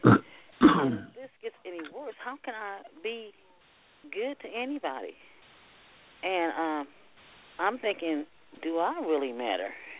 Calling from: Kansas City, United States; I'm calling from Kansas City.

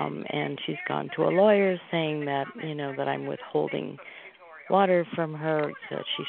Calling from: Oregon, United States

